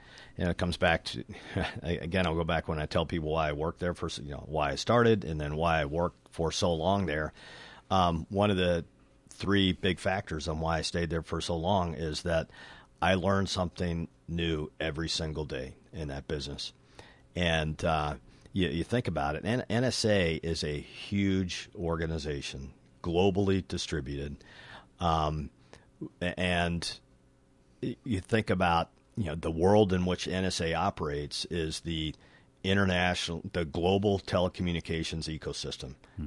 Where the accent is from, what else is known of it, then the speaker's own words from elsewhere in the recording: Montana, United States; where I was working for a senator from Montana, which is my home state.